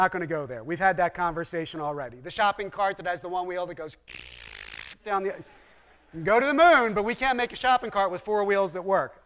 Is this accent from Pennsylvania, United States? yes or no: yes; Philadelphia, Pennsylvania, United States; And I'm from Philadelphia. I've seen a lot of discourteous things.